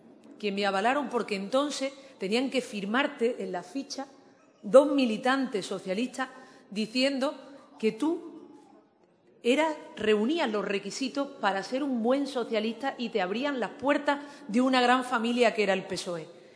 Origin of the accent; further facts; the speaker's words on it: Seville, Andalusia, Spain; los dos momentos más emotivos que he tenido en la campaña en mi tierra, en Sevilla